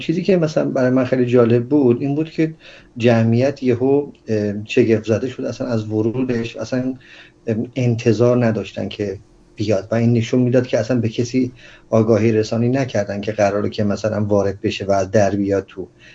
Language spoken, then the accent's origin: Persian; Iran; من هم به عنوان یک ایرانی واقعا باعث سرفکندگی سرشکستگیه